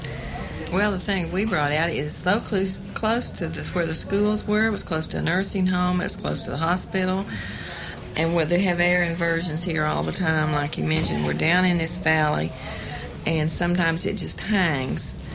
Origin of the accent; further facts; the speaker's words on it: Louisa, Kentucky, United States; I'm from Louisa, Kentucky, and I'm also member of the Lawrence County Concerned Citizens